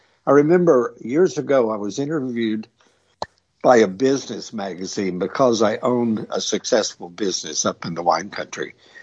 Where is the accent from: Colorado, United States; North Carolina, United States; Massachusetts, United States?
North Carolina, United States; Well, I mean, the background as far as where I grew up and was in North Carolina in a very small town.